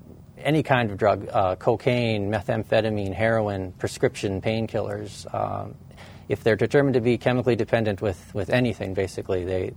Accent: Mandan, North Dakota, United States; I'm from Mandan, North Dakota, originally, born and raised there, graduated from high school in Mandan

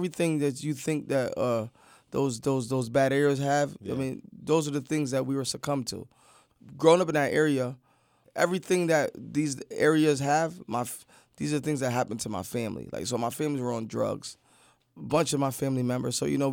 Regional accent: Allentown, Pennsylvania, United States; So fast forward, we in they're in Allentown. I'm born many years later.

